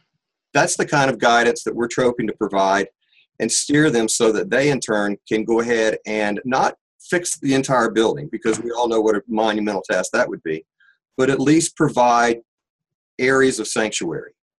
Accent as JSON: {"language": "English", "country": "United States", "said": "As an American, I'm just proud of the fact that we value human life."}